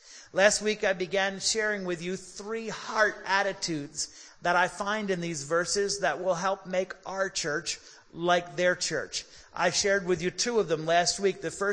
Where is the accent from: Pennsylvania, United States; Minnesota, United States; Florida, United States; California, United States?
Pennsylvania, United States; Philadelphia; Philadelphia is my hometown.